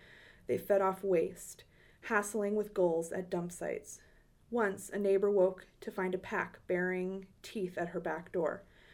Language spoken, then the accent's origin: English; Lubbock, Texas, United States; also born or lived in Guam; I was born on Guam, but I'm from Lubbock.